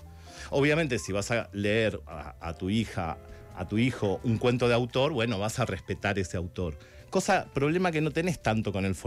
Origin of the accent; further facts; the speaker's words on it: Villa Ballester, Buenos Aires Province, Argentina; En Villa Ballester, de donde soy nacido y criado.